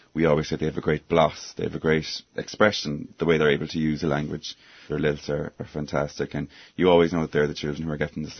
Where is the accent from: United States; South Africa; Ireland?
Ireland; Galway, Connacht; like we're from Galway in the west of Ireland, and there is very strong Gaelic areas in Galway.